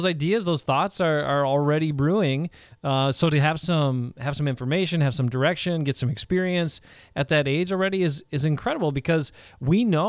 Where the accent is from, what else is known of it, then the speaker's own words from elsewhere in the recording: Algoma, Wisconsin, United States; Actually, shout out to my hometown, Elgoma, Wisconsin, Von Steele Winery, the oldest licensed winery in Wisconsin.